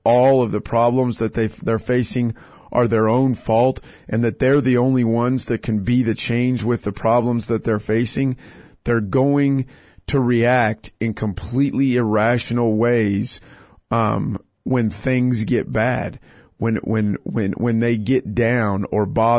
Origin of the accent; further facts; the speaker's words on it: Kansas, United States; I'm a, you know, middle class white kid growing up in Kansas and I had it easy.